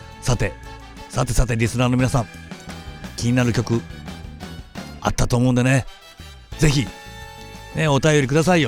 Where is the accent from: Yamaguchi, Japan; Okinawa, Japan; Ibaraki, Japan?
Yamaguchi, Japan; 俺のふるさと山口に行ってきたとかさ